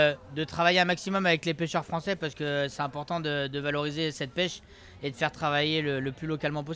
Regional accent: Nouvelle-Aquitaine, France; moi je suis du coin, je suis de la Vienne, hein, je suis natif d'ici

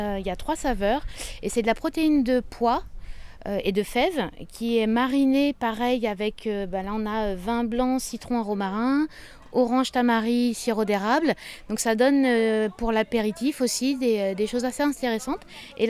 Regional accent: Chartres, Centre-Val de Loire, France; Moi, je suis née à Chartres, donc oui, je suis toujours là-bas.

